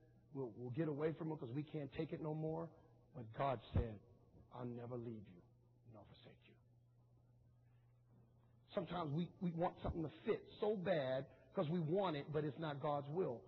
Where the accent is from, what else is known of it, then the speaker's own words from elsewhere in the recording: New York, United States; I come from New York. I came to the city to build an army, and I'm going to build it.